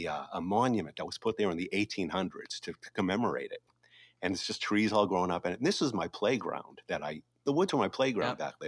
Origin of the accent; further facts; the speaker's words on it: Burlington, Massachusetts, United States; I grew up in Massachusetts in a town called Burlington. And Burlington was right next to Lexington and Concord and Bedford.